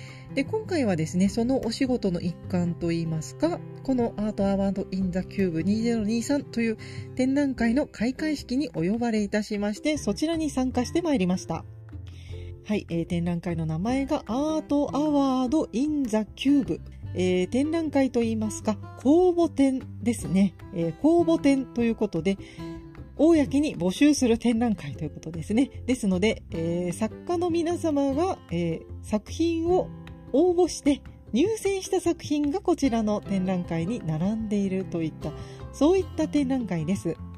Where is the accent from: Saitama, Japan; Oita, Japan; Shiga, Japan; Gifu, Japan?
Gifu, Japan; 今回の本編は私の地元岐阜県